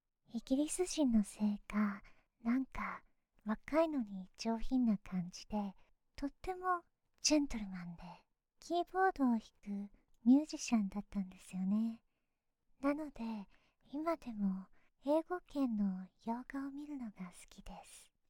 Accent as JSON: {"language": "Japanese", "region": "Tokyo", "country": "Japan", "tie": "born there", "said": "出身は普通に日本の東京で生まれましたが、英語のオープンな文化が好きだったり、異文化とかにずっと興味があったので、外国人と一緒に働いていたりもしました。"}